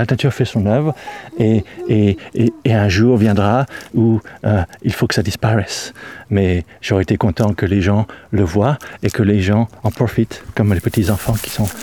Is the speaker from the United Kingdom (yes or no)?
yes; England, United Kingdom; French is a second language; cet endroit qui me rappelle beaucoup mon enfance en Angleterre.